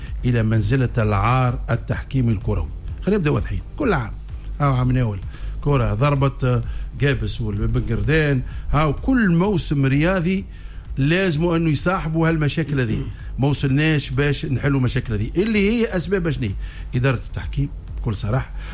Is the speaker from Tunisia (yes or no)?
yes; Tunisia; خبز دائم في بلدي تونس